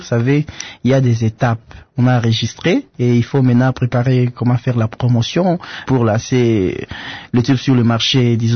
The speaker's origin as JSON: {"language": "French", "town": "Goma", "region": "North Kivu", "country": "DR Congo", "tie": "born there", "said": "Moi, je suis né à Goma, bon."}